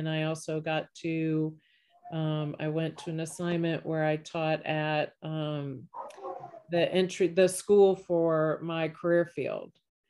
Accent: Virginia, United States; So I grew up in Virginia. I left Virginia and I went to officer training school because I went to college at Virginia Tech.

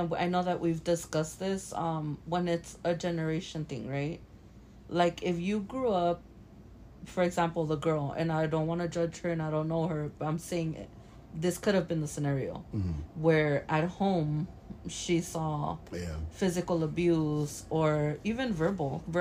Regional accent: Los Angeles, California, United States; we both grew up in the hood, different hoods. I'm from South Central.

